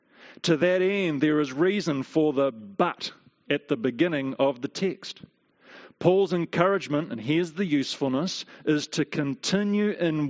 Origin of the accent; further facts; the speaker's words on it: Te Awamutu, Waikato, New Zealand; even walking into that service that night at the AOG in Te Awamutu, my hometown, at their 7 o'clock service.